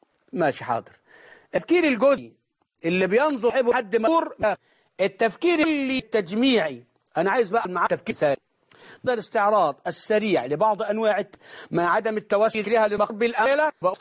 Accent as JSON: {"language": "Arabic", "country": "Egypt", "said": "الإبداع عندنا في مصر وفي كتير من بلاد"}